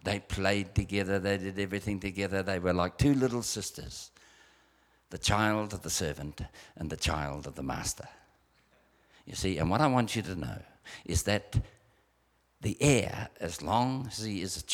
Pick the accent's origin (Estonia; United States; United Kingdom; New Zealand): New Zealand; we come from New Zealand and we have a philosophy in our country, you dirtied your shoes, mate, you clean them.